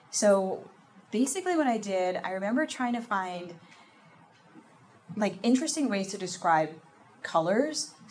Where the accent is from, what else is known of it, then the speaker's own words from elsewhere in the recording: Livingston, United States; I grew up in Livingston, so right down the street pretty much.